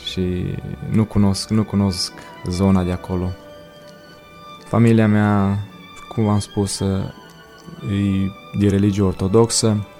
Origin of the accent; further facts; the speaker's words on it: Motru, Gorj County, Romania; born there; now in Stâna, Romania; am 29 de ani, m-am născut în Motru Gorj, dar locuiesc în Stâna, județul Salaj, provin dintr-o familie de ortodoxi.